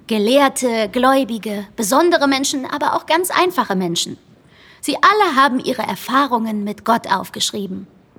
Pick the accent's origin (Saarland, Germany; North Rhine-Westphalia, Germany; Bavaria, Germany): Bavaria, Germany; Nuremberg; Nein, ich komme aus Nürnberg. Aber meine Großeltern kommen aus Griechenland.